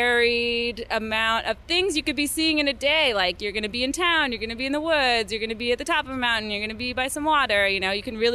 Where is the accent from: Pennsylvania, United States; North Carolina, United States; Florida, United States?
Florida, United States; I grew up in Florida and it's too hot out, and I was a goth kid